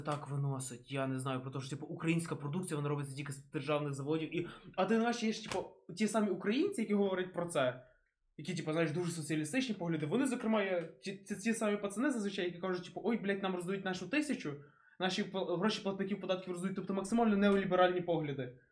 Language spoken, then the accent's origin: Ukrainian; Kyiv, Ukraine; Бо з Києва, бо є київські, так.